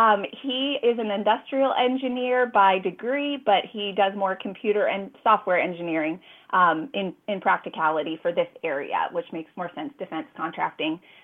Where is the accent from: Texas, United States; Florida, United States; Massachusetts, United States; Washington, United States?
Massachusetts, United States; born there; So I was born up north in Massachusetts.